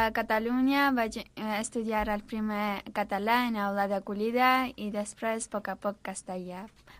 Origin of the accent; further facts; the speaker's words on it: Armenia; Catalan is a second language; now in Spain; Soc d'Armènia.